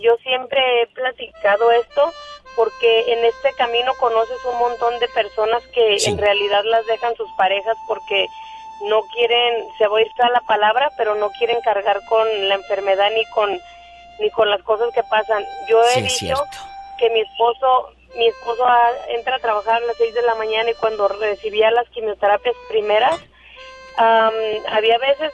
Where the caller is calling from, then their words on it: Idaho, United States; de Idaho. ¿Cómo estás?